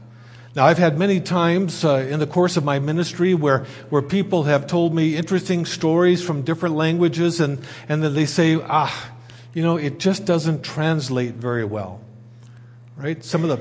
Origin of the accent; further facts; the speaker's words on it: United States; moved away; You can tell I come originally from the States.